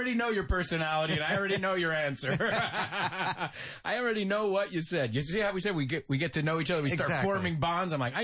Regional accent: New York, United States; And being a New Yorker, it was tough for me to live out.

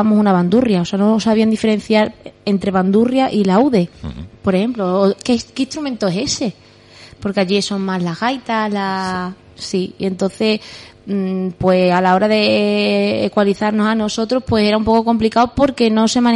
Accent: Don Benito, Extremadura, Spain; yo soy de Don Benito, yo no sé

